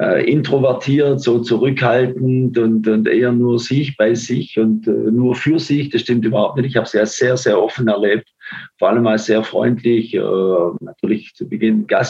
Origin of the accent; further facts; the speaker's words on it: Germany; was wir als Deutsche auch wissen müssten, also vor allem in Frankreich hat sich das so entwickelt, dass sie einen großen Respekt und fast schon Zuneigung haben für die Deutschen